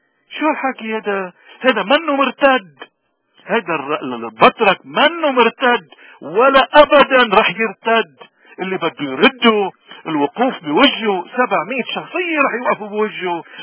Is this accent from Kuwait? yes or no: no; Lebanon; نحن كلبنانيين نحن بدنا نشارك بهيك مؤتمرات؟